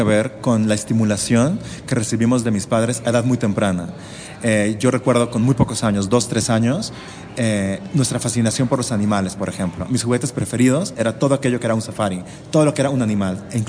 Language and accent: Spanish; Guadalajara, Jalisco, Mexico; born there; Nacimos en Guadalajara.